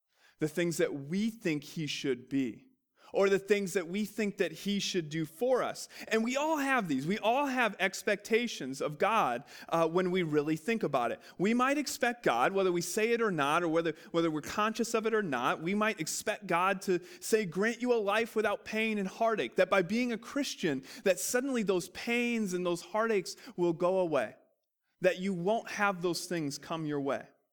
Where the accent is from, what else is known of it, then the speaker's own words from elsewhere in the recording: Iowa, United States; I grew up in Iowa. It's corn.